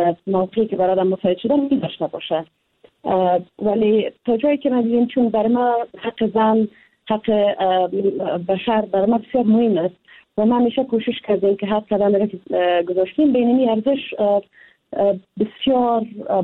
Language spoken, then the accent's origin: Persian; Afghanistan; من افغانستان مرا ساخته، با وجود از اینکه مشکلات داره، اما من افغان هستم